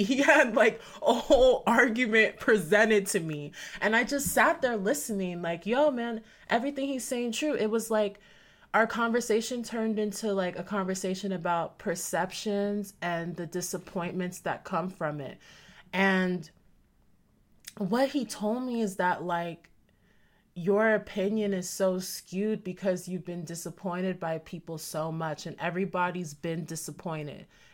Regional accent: Texas, United States; Like, I'm from Texas, man.

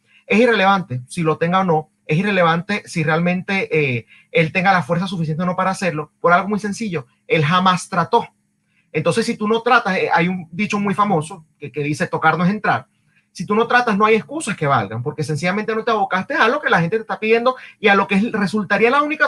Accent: Venezuela; como muchos venezolanos queremos

